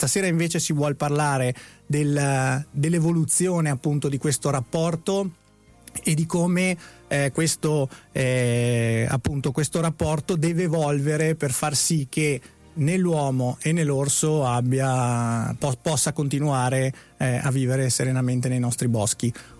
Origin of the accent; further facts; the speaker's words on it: Trentino-Alto Adige, Italy; io da trentino sono fiero di quello che hanno fatto i trentini